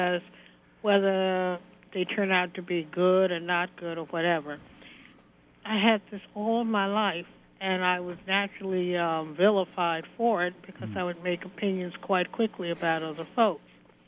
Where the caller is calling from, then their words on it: Brooklyn, New York, United States; I'm calling from Brooklyn.